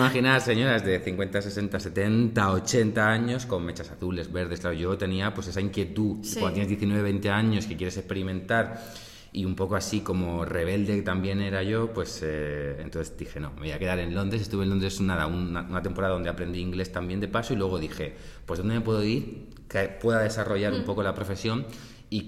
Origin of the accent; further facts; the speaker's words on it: Murcia, Region of Murcia, Spain; yo soy de Murcia, una ciudad, bueno, como sabéis, pequeña y demás.